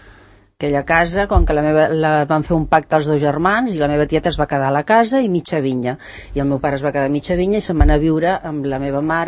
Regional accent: Sant Cugat, Catalonia, Spain; born there; Jo aquí a Sant Cugat, però hi vaig néixer al carrer Monestir, perquè la meva mare va venir aquí a Sant Cugat que tenia 7 anys, malalta.

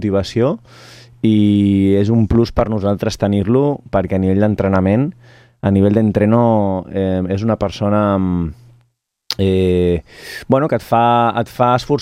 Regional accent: Catalonia, Spain; ja saps com som els catalans, sense voler, canvies l'idioma.

